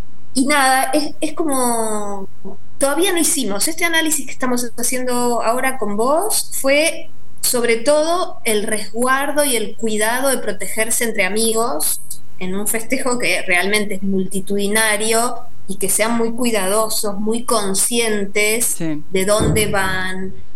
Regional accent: Argentina; que como todo argentino, seguramente en cada casa, teníamos nuestras cábalas, ¿no?

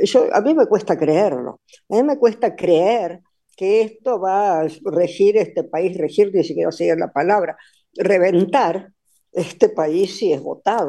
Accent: Argentina; somos el país de Borges

